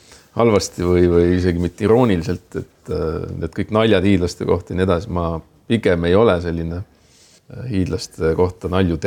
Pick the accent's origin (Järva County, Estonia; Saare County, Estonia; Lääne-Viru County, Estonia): Saare County, Estonia; me oleme ühelt saarelt pärit.